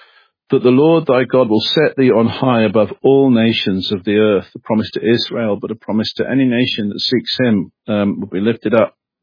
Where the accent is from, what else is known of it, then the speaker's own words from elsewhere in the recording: London, United Kingdom; I was born in London